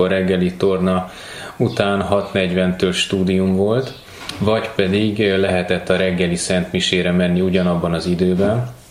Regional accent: Siófok, Somogy, Hungary; also born or lived in Esztergom; Én Siófokon születtem, négyen vagyunk testvérek. Siófokon jártam iskolába, általános iskolába, aztán Esztergomba, a Ferences gimnáziumba, kollégiumba kerültem

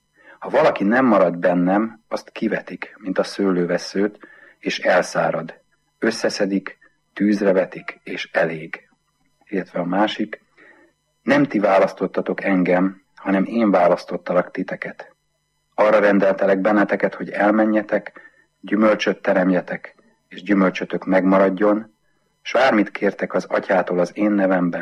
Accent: Tahitótfalu, Pest, Hungary; én az erdő szélen nőttem föl Tahiban, a Pilisben

